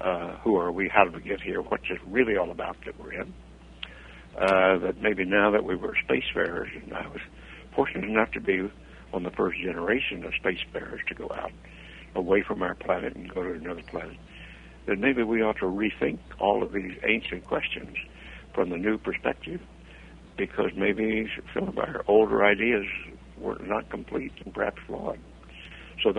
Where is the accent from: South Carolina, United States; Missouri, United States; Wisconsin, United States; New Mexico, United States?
New Mexico, United States; Roswell; I grew up in Roswell, New Mexico